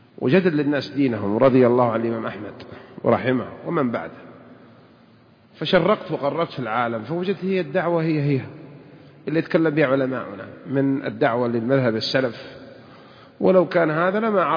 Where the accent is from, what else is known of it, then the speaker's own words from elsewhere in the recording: Saudi Arabia; أنا سعودي وأنت سعودي